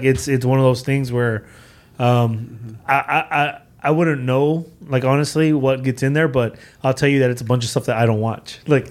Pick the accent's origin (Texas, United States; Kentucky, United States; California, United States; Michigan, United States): Texas, United States; Houston; we do stories about us growing up in Acres Home.